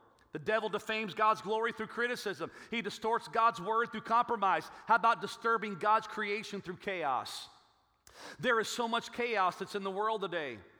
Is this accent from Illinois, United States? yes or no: yes; Chicago, Illinois, United States; some of my very, very best friends growing up in Chicago, they were of the black race.